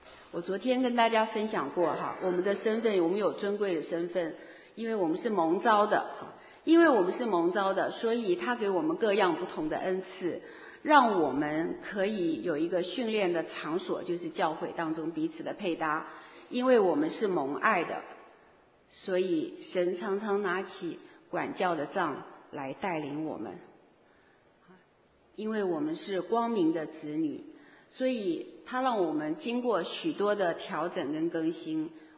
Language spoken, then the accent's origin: Chinese; Taiwan; 我以为就在我老家台湾哪里走一走